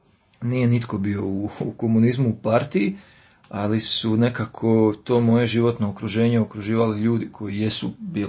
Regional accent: Slavonia, Croatia; born there; jer sam od rođenja nekako dinamičan, živ, obzirom da sam rođen u Slavoniji.

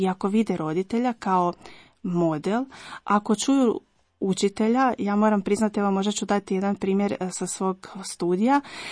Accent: Pleternica, Požega-Slavonia County, Croatia; Ja dolazim iz Pleternice, to je malo mjesto u Slavoniji

